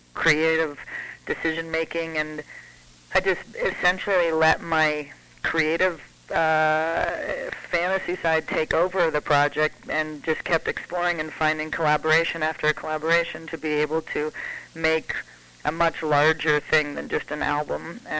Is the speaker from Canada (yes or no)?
yes; Canada; I'm Canadian and Canadians are raised to think of the world as like an international mosaic and not a melting pot